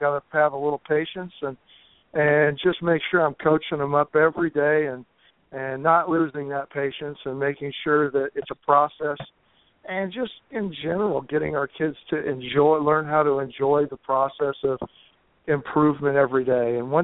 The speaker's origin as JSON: {"language": "English", "region": "Oregon", "country": "United States", "tie": "born or raised there", "said": "I grew up out in Oregon in the North Willamette Valley and coached out at State and High School for many years before coming out to Lower Columbia."}